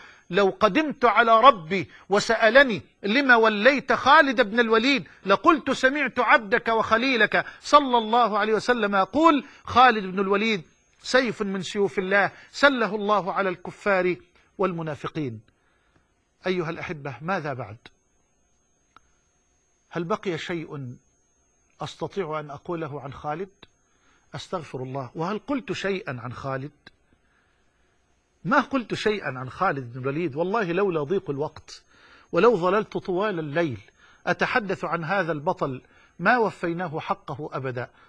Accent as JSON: {"language": "Arabic", "country": "Egypt", "said": "وأن يجعل بلدنا مصر واحة للأمن والأمان"}